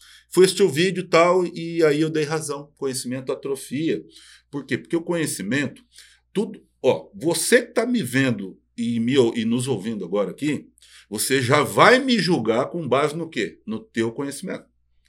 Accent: Londrina, Paraná, Brazil; lá nós que somos do norte do Paraná, a gente leva mais sotaque ou pro lado mineiro ou pro lado paulista. que a gente chama de caipira ali, né? Norte do Paraná, Londrina.

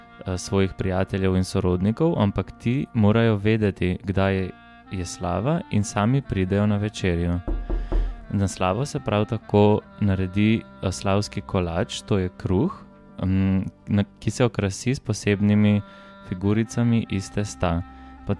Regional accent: Skopje, North Macedonia; Slovenian is a second language; now in Slovenia; in prihajam iz Skopja iz Makedonije. V Sloveniji sem že 10 let.

